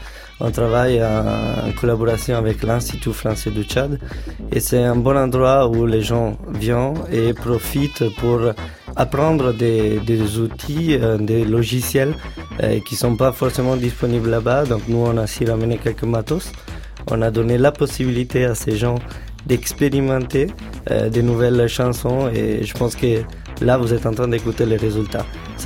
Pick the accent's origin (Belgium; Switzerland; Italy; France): Italy; Moi, je suis italien.